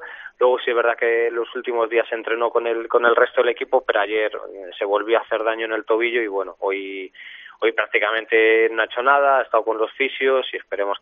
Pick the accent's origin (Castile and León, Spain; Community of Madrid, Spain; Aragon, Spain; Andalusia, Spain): Castile and León, Spain; Salamanca; yo soy de aquí de Salamanca, soy del Salmantino.